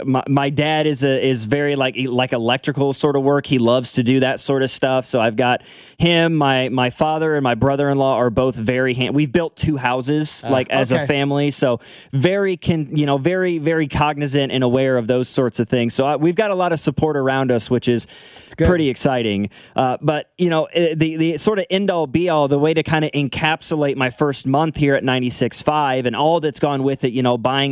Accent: Lawson, Missouri, United States; but in my tiny little hometown that I grew up in of Lawson, Missouri, which is about 2,500 people, right? Small class two school, everybody knows everybody kind of thing.

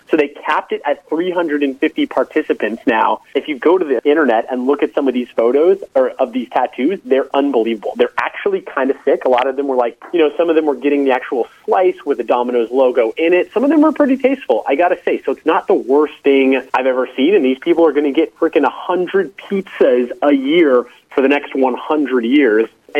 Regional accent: San Diego, California, United States; I'll tell you who I'm not rooting for, and that's the Los Angeles Chargers, because I'm from San Diego.

